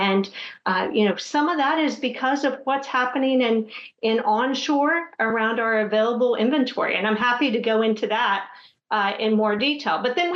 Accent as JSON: {"language": "English", "region": "Texas", "country": "United States", "tie": "born or raised there", "said": "I grew up in West Texas, so I was around the energy community and economies there."}